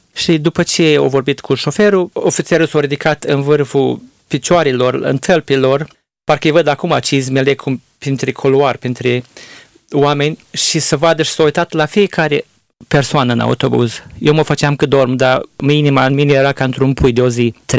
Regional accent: Bucovina, Romania; eu sunt din Bucovina, era la capătul ăla de țară.

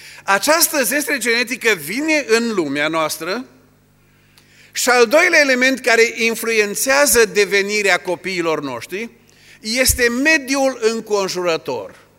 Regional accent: Burzuc, Bihor County, Romania; Eu m-am născut și am crescut la Burzuc. Cei mai mulți n-ați auzit de localitatea aceasta. E în județul Bihor, e un sat mărunt și m-am născut la marginea satului, aproape de păduri.

